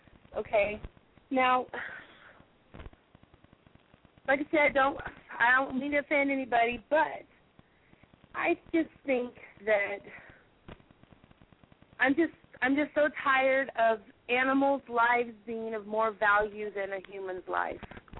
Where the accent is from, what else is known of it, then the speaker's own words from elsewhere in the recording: Texas, United States; I'm from Texas.